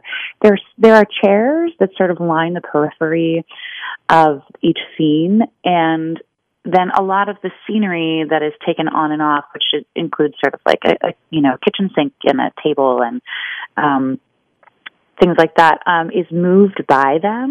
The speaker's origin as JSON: {"language": "English", "region": "Iowa", "country": "United States", "tie": "born there", "said": "I was actually born in Iowa, so this story was really kind of fun for me."}